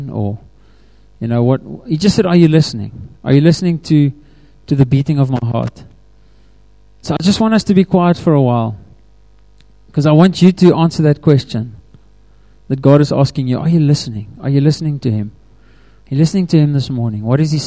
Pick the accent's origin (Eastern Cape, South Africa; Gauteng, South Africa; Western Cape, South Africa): Eastern Cape, South Africa; Graaff-Reinet; I grew up in the Eastern Cape in the town of Graaf-Reinet, or for the Afrikaners, Graaf-Reinet. I grew up on a farm